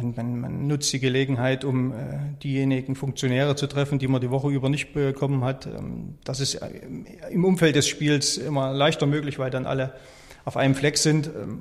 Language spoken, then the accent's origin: German; Erfurt, Thuringia, Germany; Ich komme aus Erfurt, bin gebürtiger Erfurter, habe am Rand von Erfurt in Büsleben mein Zuhause